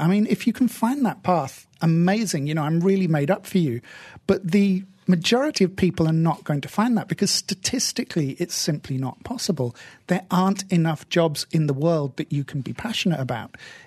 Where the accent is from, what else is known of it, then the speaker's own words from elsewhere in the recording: United Kingdom; I'm stereotypically British